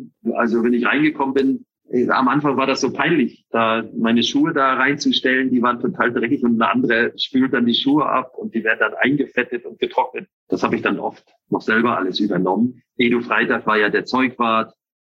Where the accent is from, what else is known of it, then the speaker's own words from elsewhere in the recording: Northern Germany, Germany; Na, ich bin ja Norddeutscher.